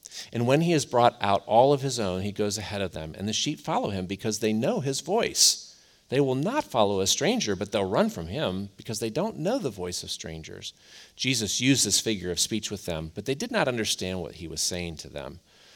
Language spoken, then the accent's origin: English; Cleveland, Ohio, United States; I grew up in Cleveland, and we are not known for our winning sports teams.